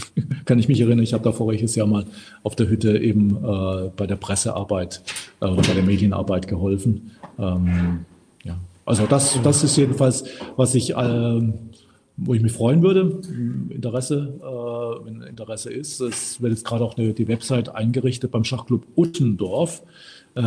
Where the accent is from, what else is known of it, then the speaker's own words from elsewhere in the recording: Karlsruhe, Baden-Württemberg, Germany; Ich bin ja auch Karlsruher, also insofern, dass ich da aufgewachsen bin und jetzt wieder regelmäßig da bin, aus familiären Gründen.